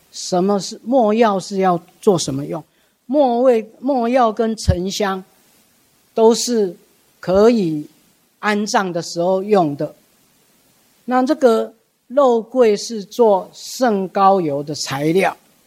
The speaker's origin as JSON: {"language": "Chinese", "country": "Taiwan", "said": "我们台湾人那 闽南人说阮水某"}